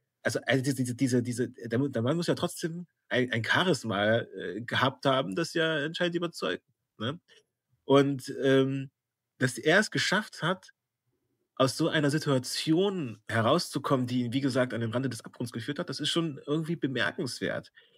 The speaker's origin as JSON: {"language": "German", "region": "Central Germany", "country": "Germany", "tie": "born or raised there", "said": "Ich komme ja aus Mitteldeutschland, wie man ja sagen müsste."}